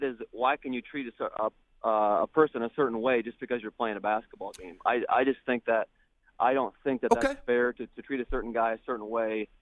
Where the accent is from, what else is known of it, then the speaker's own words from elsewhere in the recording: Michigan, United States; Hey, well, I'm although I'm from Michigan, I'm not a Michigan State or Michigan fan